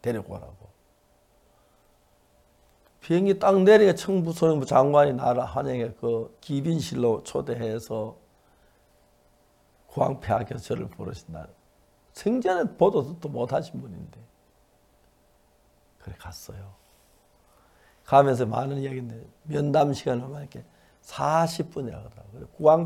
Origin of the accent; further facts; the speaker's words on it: South Korea; 우리는 한국에서 온 학생들인데 음악을 잘해요.